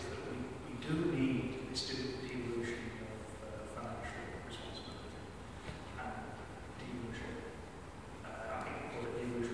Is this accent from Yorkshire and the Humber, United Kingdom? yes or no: no; Salford, North West England, United Kingdom; born there; I'm from England, so go softly with it, but I was born in Salford, so I'm okay.